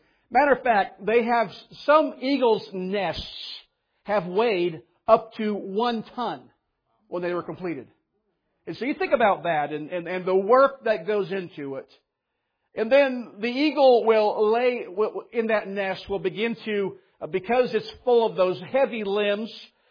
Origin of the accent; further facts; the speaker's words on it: Ohio, United States; I grew up in Ohio, and the only time you saw an eagle was on paper or in a book.